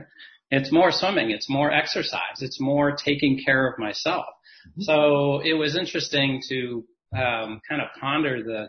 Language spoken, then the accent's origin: English; Cincinnati, Ohio, United States; I'm actually from Cincinnati, Ohio, and I swam with a relatively well-known swim team growing up, produced many Olympians.